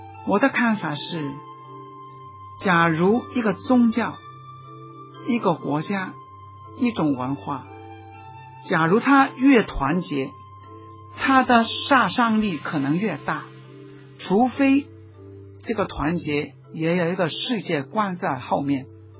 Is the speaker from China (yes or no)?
yes; China; 特别我们天主教、我们中国人，要能够肯定自己，也欣赏别人，学习别人，来丰富自己。